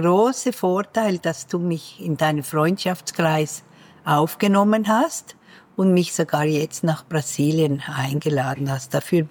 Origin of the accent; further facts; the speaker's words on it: Winterthur, Zurich, Switzerland; Beide aus meiner Heimatstadt Winterthur.